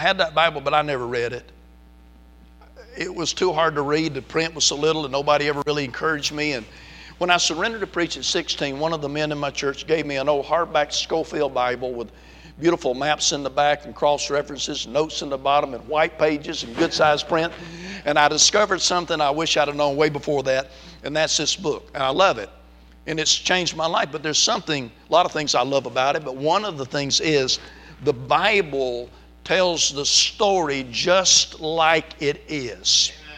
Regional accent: the South, United States; accent: southern; I mean, I speak French with a southern accent.

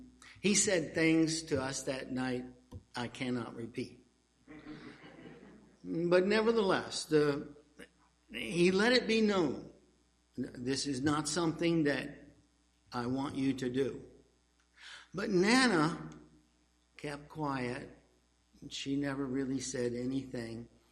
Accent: Chicago, Illinois, United States; born there; also born or lived in Kentucky / Alabama; I was a Yankee. I was born in Chicago.

